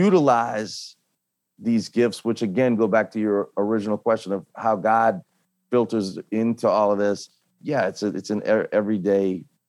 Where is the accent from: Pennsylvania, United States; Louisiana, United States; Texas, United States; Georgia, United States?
Louisiana, United States; New Orleans; And we were raised in New Orleans in a Catholic environment.